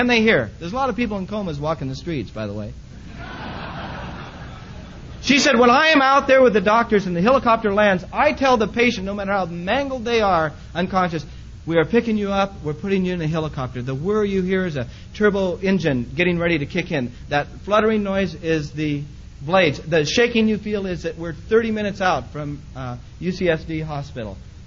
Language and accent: English; Applegate, Oregon, United States; I'm from Oregon. I said, where? I said, Applegate.